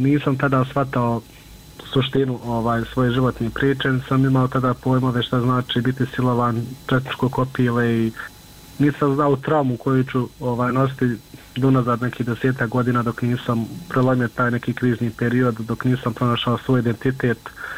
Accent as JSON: {"language": "Bosnian", "country": "Bosnia & Herzegovina", "said": "ako smo imali lične karte kod nas u Bosni, bili smo nevidljivi od sistema"}